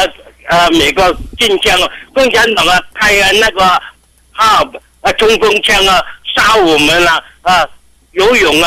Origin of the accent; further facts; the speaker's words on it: Guangdong, China; 他都我们广东人说啊，他都可以干的